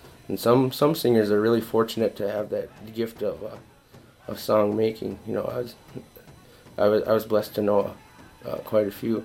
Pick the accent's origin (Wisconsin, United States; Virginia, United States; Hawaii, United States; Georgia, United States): Wisconsin, United States; Bad River; You know, I'm from Bad River. They were partying in Madeline Island and Red Cliff.